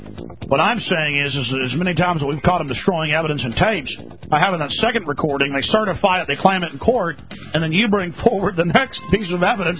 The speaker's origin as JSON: {"language": "English", "town": "Rockwall", "region": "Texas", "country": "United States", "tie": "born or raised there", "said": "My friends, I grew up in Rockwall, Texas. Very wealthy suburb of Dallas. I was a poor boy."}